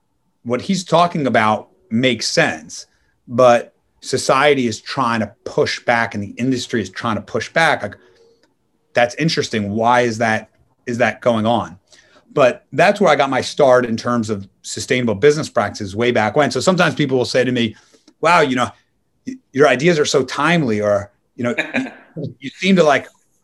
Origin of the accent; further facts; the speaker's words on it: Philadelphia, Pennsylvania, United States; But I grew up in Philadelphia and had the good fortune of my first kind of real job was working for a family